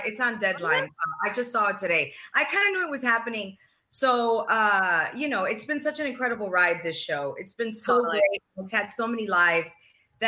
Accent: Chicago, Illinois, United States; I'm from Chicago, but I'm Puerto Rican. I wasn't born in Puerto Rico. My parents were born in Puerto Rico. I was born in Chicago, but I'm Puerto Rican.

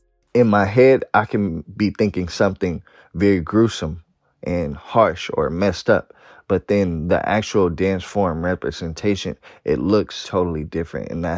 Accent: Oakland, California, United States; I'm from Oakland, California. I am 27 years young.

